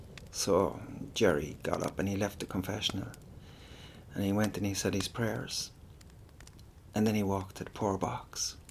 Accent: Ireland; But I'm Irish. So I have a delightful way of thinking that everything is easy, you know?

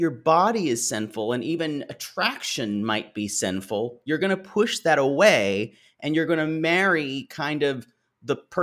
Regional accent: the South, United States; Now, I grew up Methodist, but around a lot of Baptist churches growing up in the South.

